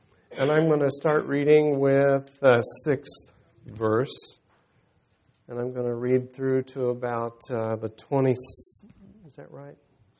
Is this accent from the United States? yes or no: yes; Missouri, United States; I was very blessed. I grew up in Missouri, and I had many great ministry all around me.